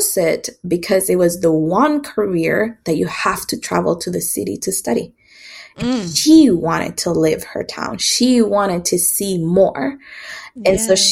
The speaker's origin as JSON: {"language": "English", "town": "Antigua", "region": "Sacatepéquez", "country": "Guatemala", "said": "Oh, and I haven't said that I'm originally from Guatemala, from Antigua."}